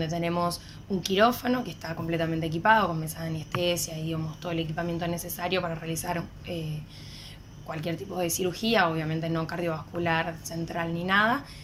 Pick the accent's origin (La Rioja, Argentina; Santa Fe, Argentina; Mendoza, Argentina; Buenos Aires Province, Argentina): Buenos Aires Province, Argentina; Rojas; yo soy de Rojas, así que también saludo a todos los rojenses.